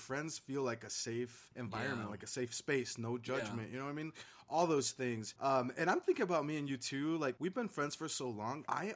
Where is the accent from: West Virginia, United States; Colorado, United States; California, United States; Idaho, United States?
Idaho, United States; Caldwell; I grew up in Caldwell, which is half Latino population, half primarily white population.